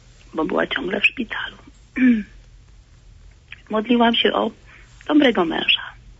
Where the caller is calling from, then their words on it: Lublin, Lublin Voivodeship, Poland; jestem z Lublina.